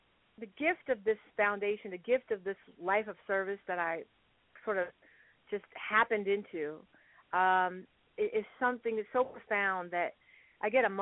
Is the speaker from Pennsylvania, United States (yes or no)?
yes; Philadelphia, Pennsylvania, United States; Philly is my hometown. My husband is from Arizona.